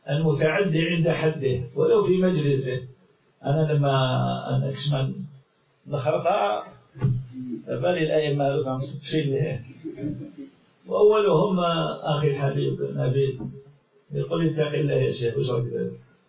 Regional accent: Algeria; هذا عندنا في الجزائر،

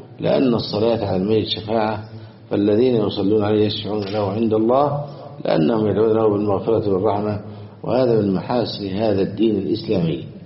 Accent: Egypt

